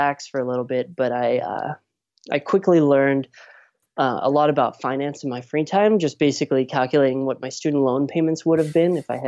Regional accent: Las Vegas, Nevada, United States; Yeah, I grew up in Las Vegas.

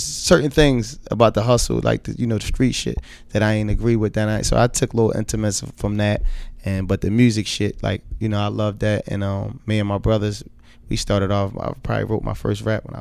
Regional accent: Philadelphia, Pennsylvania, United States; I'm originally from West Philly.

